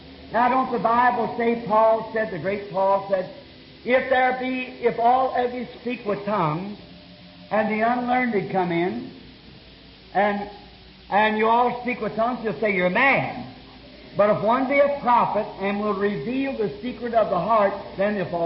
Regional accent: Ireland; I come from a Catholic family, too. I'm an Irishman.

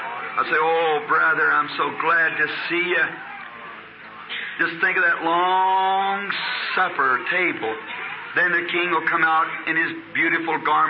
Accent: Arkansas, United States; Say, I'm from Arkansas.

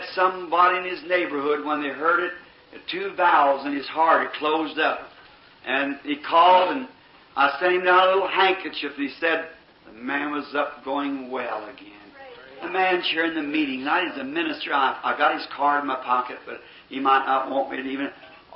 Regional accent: Kentucky, United States; born there; I am a Southerner by being born in Kentucky

